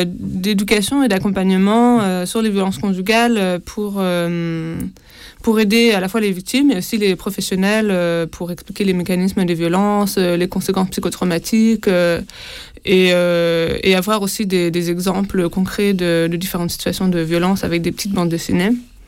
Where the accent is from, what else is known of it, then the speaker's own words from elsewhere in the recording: Caen, Normandy, France; also born or lived in London / Berlin; je suis née en Angleterre, à Londres. J'ai habité là-bas pendant 7 ans. Après, ma famille a déménagé à Berlin et j'ai grandi à Caen après.